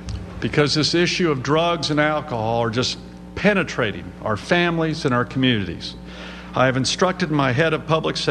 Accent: Charlotte, North Carolina, United States; can you start on I-85 and I-77 interchange in Charlotte, my hometown?

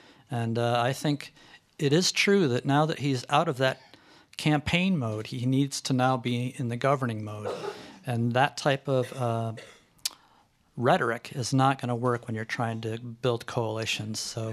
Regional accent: West Branch, United States; I'm from West Branch.

